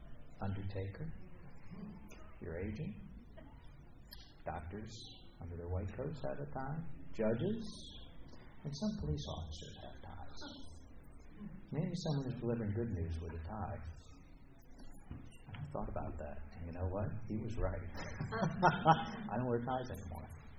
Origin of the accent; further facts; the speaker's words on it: Washington, District of Columbia, United States; To me, I come from Washington, D.C., which was built on swampland.